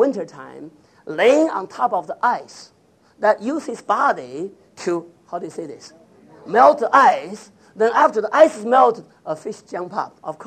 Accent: China; English is a second language; I was raised up in China, and I know Confucius.

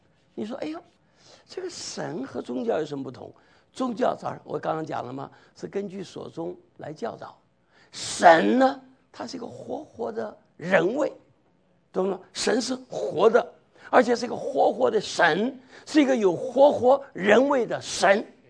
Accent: China; 你们这个我们大陆人叫同屋啊

